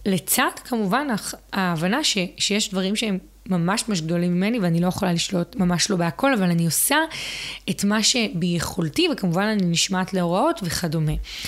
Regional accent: Southern District, Israel; וגם כאילו אנחנו מהדרום

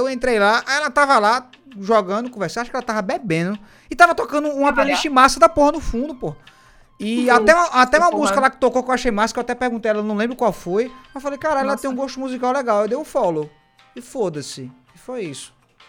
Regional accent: Northeast Region, Brazil; é porque eu sou nordestino, não ter essas linguagens assim abruptas, eu não conheço. Eu peço até desculpa por ser da região que não tem água do Nordeste.

